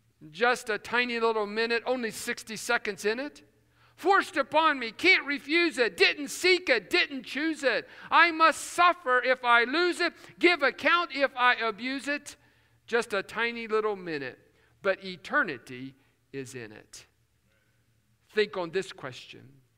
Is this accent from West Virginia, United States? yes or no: yes; West Virginia, United States; I grew up in West Virginia where they do not always use correct English. And it's my heritage.